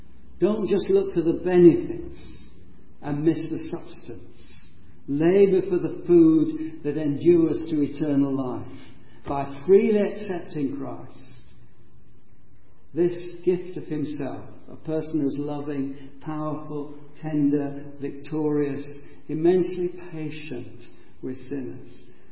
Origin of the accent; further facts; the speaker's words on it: Yorkshire and the Humber, United Kingdom; I'm always suspicious of free offers, even being a Yorkshireman